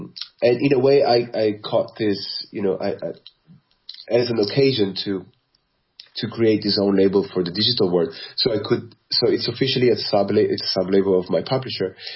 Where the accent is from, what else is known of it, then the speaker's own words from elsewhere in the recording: Verona, Veneto, Italy; moved away as an adult; now in Berlin, Germany; It's in my hometown. Yeah, that's where I grew up. That's where I spent the first 30 years of my life. Before moving to Berlin.